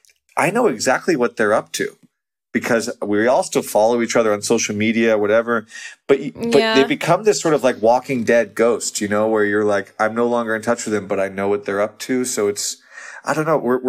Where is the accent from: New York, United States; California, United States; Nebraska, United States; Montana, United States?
New York, United States; born or raised there